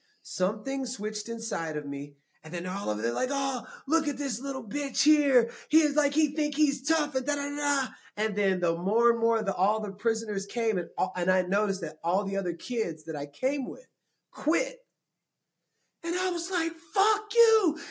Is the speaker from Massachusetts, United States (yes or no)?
no; Texas, United States; I'm from Texas, like hurricanes, I was always like here ready for it.